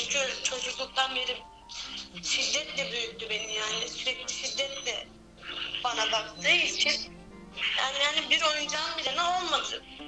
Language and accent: Turkish; Istanbul, Turkey; Yok, İstanbul'da doğup büyüdüm ve İstanbul'da da kurumuna verildim.